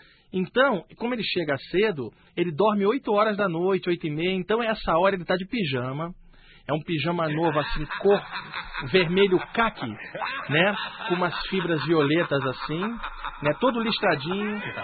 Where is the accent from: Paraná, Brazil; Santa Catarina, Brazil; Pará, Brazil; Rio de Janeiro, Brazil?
Rio de Janeiro, Brazil; now in São Paulo, Brazil; incluindo eu, que vim do Rio de Janeiro